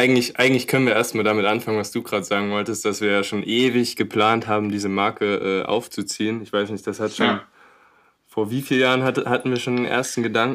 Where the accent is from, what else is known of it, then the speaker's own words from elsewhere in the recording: Thuringia, Germany; now in Saarbrücken, Germany; Ich komme ursprünglich auch aus Thüringen. … Mittlerweile wohne ich aber in Saarbrücken